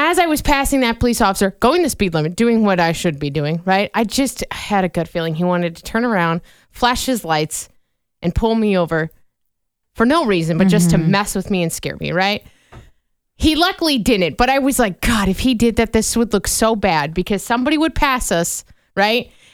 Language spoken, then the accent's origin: English; Vinton, Virginia, United States; I went back to my hometown, Vinton.